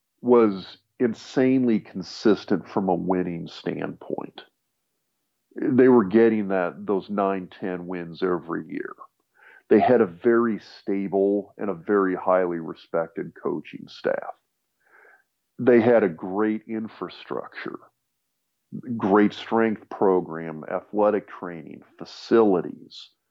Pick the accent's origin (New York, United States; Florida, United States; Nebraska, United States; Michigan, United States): Nebraska, United States; Lincoln; Now, obviously, I grew up in Lincoln, Nebraska. My dad worked for the university.